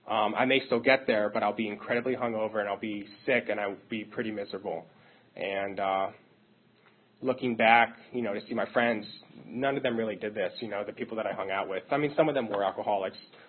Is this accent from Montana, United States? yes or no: no; Maryland, United States; So I grew up where I live now and where I grew up is all in the same area. I'm from Maryland. I'm from Montgomery County.